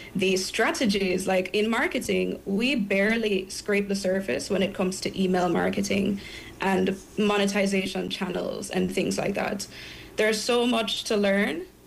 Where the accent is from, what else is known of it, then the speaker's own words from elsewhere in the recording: Jamaica; Because I'm from Jamaica